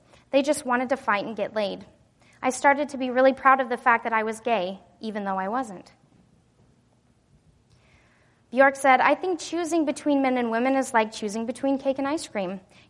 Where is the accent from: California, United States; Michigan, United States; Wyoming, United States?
Wyoming, United States; I didn't really see growing up in Wyoming.